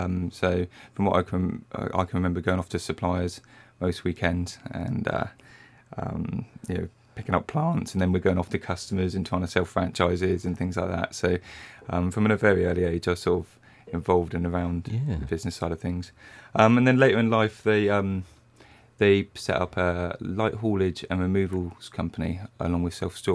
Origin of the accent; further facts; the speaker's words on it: Shillingstone, South West England, United Kingdom; also born or lived in Bournemouth; Yeah, so I was born in Bournemouth. My parents moved to Shillingstone. When I was about